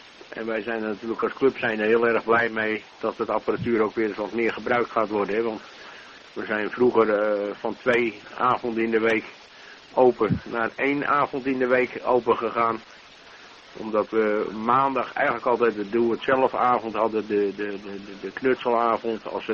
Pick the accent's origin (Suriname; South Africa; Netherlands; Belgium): Netherlands; Apeldoorn, Gelderland; now in Friesland, Netherlands; ik ben een nieuw station hier in Friesland. Ik kom uit Apeldoorn vandaan. En we zijn uit Apeldoorn verhuisd naar de Grauw.